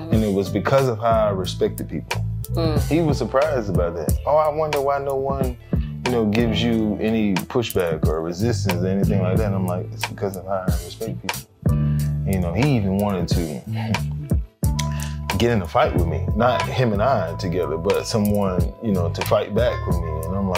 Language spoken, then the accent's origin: English; Alachua County, Florida, United States; I am from Alachua County, Florida.